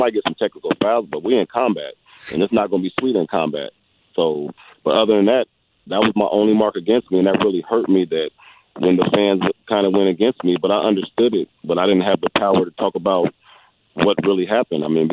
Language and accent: English; Indiana, United States; But it really hurt because I'm from Indiana, which is a basketball state, and we try to stand with each other.